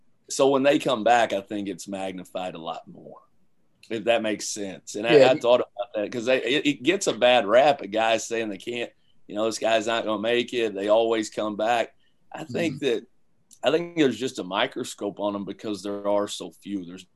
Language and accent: English; London, United Kingdom; those 18 years that I spent growing up in London